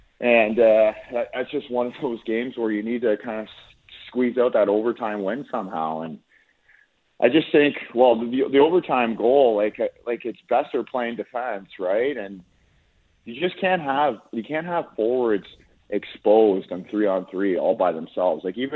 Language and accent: English; Niagara, New York, United States; And when I told him I'm from Niagara